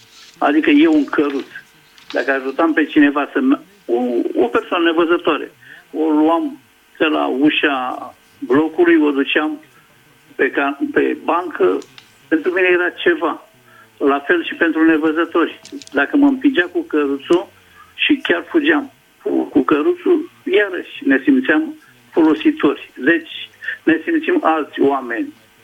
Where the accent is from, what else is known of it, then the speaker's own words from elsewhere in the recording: Bucharest, Romania; și sunt din București.